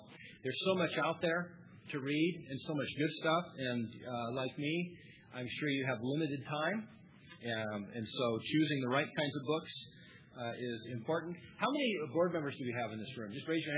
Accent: Seattle, Washington, United States; And believe it or not, yeah, I'm from Seattle, too.

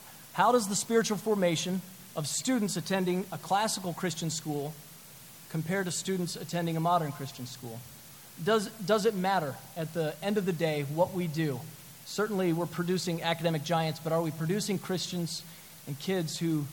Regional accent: Ohio, United States; also born or lived in Indiana; We're located in Delaware, so we could drive over. We're right near Philadelphia. I grew up in Ohio and got a degree from Purdue in Indiana.

